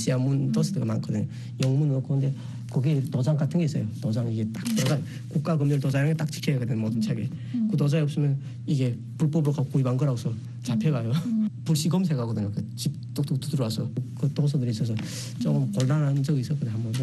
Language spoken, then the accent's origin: Korean; North Korea; 북한에서 왔다는 걸 숨기기 위해서